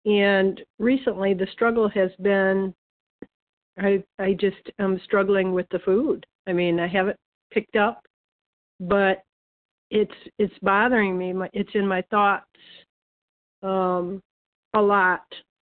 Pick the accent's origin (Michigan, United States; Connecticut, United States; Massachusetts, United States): Michigan, United States; I'm from Michigan.